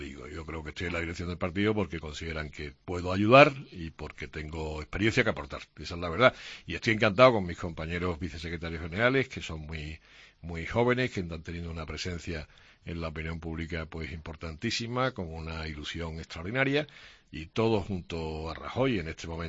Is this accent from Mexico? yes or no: no; Andalusia, Spain; presidente del partido en Andalucía, tengo el pequeño honor de haber ganado unas elecciones autonómicas en mi tierra